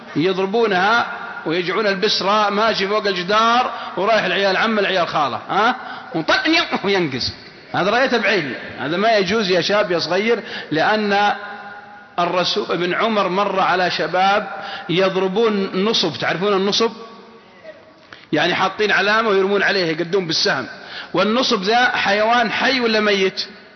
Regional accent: Mecca, Makkah Province, Saudi Arabia; born there; يعني ولدت في مكة، من يوم أقول لهم ولدت بمكة يعرفونها

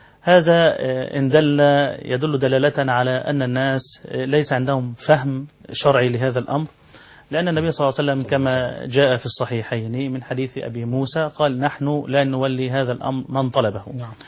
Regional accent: Egypt; عندنا في مصر

